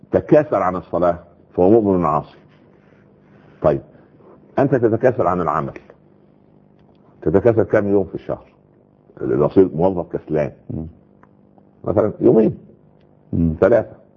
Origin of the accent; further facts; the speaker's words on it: Upper Egypt, Egypt; حتى عندنا في الصعيد اسمه سخل برضه